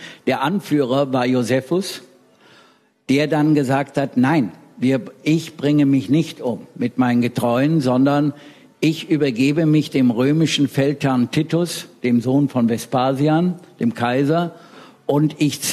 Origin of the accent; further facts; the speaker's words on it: Bad Nauheim, Hesse, Germany; ein Treffen in Bad Nauheim, wo ich aufgewachsen bin.